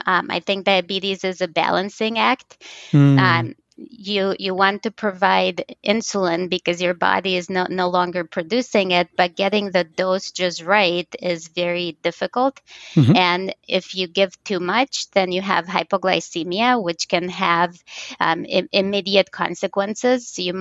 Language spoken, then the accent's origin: English; Romania; I was diagnosed when I was 7, and I grew up in Romania, so it's still early 90s, but the technology hadn't quite all gotten to Romania at that point.